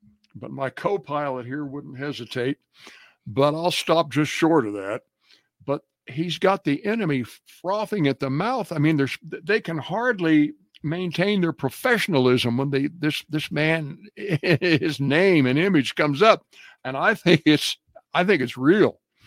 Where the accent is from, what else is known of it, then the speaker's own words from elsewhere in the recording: Ohio, United States; And I remember Nixon came to my hometown in Ohio, town of about 30,000 in southern Ohio.